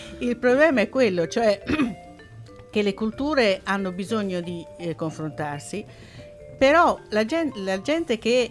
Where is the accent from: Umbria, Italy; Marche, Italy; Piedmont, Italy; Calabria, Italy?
Marche, Italy; Ancona; born there; io ho vissuto, sono nata a Piazza del Papa, quindi a pochissima distanza da questo posto di Piazza Malatesta